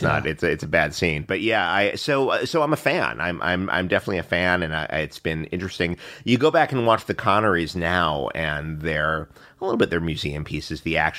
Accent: New York, United States; And what was great was growing up in New York, we used to have... and they're coming back now, but we used to have all these great little rep cinemas all over the place.

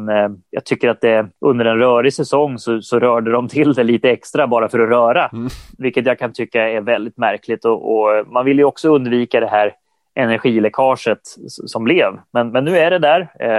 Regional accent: Sweden; Jag var ensam svensk i laget hela vägen fram till det

